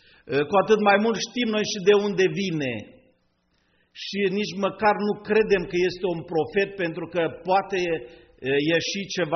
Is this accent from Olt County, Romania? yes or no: no; Hațeg, Hunedoara County, Romania; Și satul unde am copilărit era un sat mic, la Sarmiții și la Hobiță, acolo sunt muntele retezat.